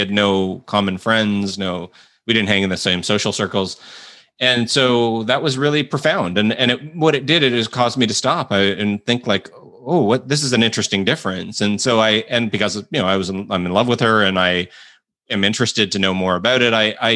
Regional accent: Toronto, Ontario, Canada; I grew up in Toronto and I was very indoctrinated in free market capitalism

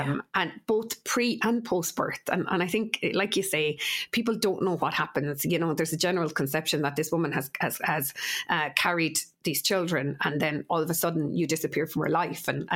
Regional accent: Ireland; And we're very lucky, I think, as Irish people as well, from the intended parents that I meet.

